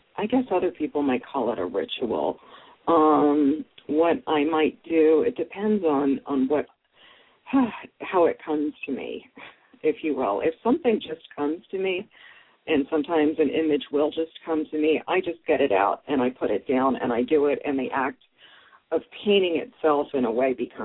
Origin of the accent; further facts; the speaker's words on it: United States; I don't know if I would call what I do African art since I'm American